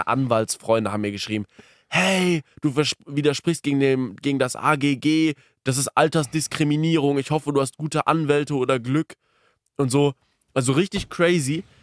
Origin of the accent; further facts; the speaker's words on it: Bremen, Germany; Nein, ich schaue kein Fußball, aber ich bin Bremer.